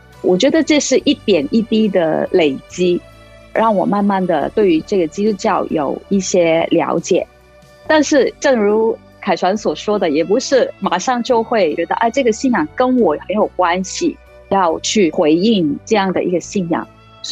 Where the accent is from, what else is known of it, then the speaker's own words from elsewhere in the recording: Hong Kong; first language yue; Chinese is a second language; 我是从小家里都是讲粤语，因为我在香港出生长大，所以一直都是在一个讲粤语的环境当中。